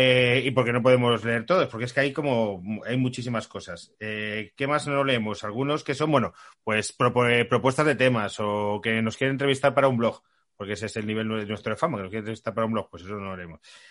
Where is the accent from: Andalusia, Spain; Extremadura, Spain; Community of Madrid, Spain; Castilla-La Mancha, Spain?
Community of Madrid, Spain; Madrid; Los que somos de Madrid, no sé si pasa lo mismo en Pamplona.